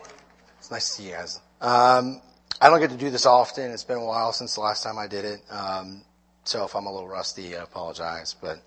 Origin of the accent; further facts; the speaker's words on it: New Jersey, United States; moved away; I'm originally from New Jersey, from the beaches of South Jersey. I came down here in 2008